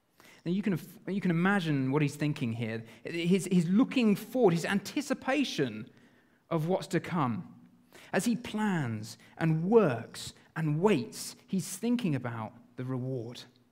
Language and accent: English; England, United Kingdom; And being English, I thought, potatoes.